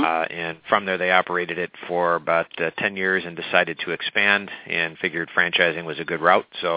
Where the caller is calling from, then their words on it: Illinois, United States; I'm calling from Okina, Illinois.